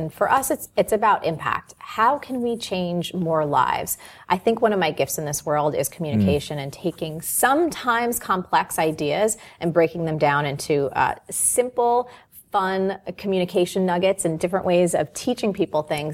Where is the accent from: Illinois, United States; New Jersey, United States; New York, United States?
New Jersey, United States; I mean, like, I'm from New Jersey.